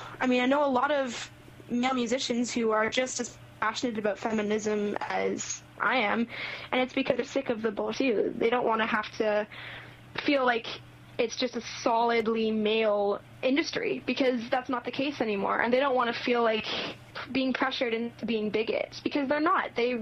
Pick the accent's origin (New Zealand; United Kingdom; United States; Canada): Canada; Kitchener, Ontario; I used to do a lot of social justice and human rights in Kitchener, my hometown.